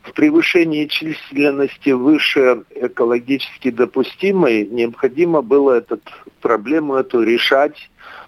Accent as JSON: {"language": "Russian", "town": "Sinki", "region": "Grodno Region", "country": "Belarus", "tie": "born there", "moved": "as an adult", "said": "Родился в деревне Синьки Берестовицкого района Гродненской области, Республики Белоруссия."}